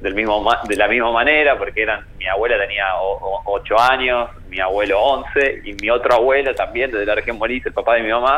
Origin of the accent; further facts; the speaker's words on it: Mar del Plata, Buenos Aires Province, Argentina; Yo soy marplatense. Y cuando terminé la facultad, la Universidad Pública de Mar del Plata, me gradué como abogado en el 2013, me radiqué en Buenos Aires